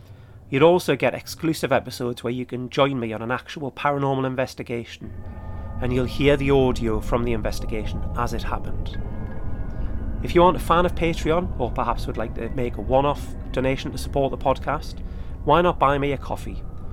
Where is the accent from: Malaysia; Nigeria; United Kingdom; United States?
United Kingdom; Newcastle upon Tyne, North East England; my hometown of Newcastle upon Tyne was named for.